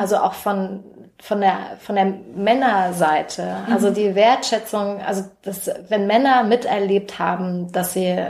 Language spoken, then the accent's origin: German; Erfurt, Thuringia, Germany; Und wir sind halt so im Plattenbau groß geworden, oder ich bin da groß geworden, in einer auch ein bisschen rougheren Gegend von Erfurt.